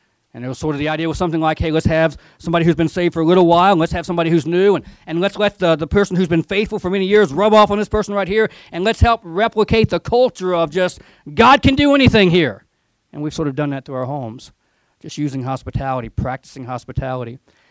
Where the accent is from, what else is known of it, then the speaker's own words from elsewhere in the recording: Georgia, United States; now in California, United States; I grew up in Georgia, and I'm looking for still the weird stuff, because in Georgia we have a stereotype of California